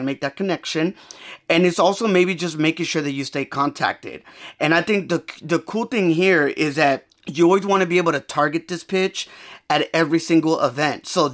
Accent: Los Angeles, California, United States; I'm a talent recruiter here in the West. I'm from Los Angeles, California.

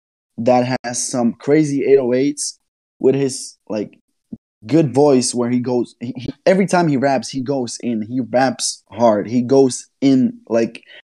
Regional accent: Slovakia; English is a second language; Well, I'm from Slovakia. I'm sure not many people know the country, but it's basically next to Czech Republic, Austria, and Hungary.

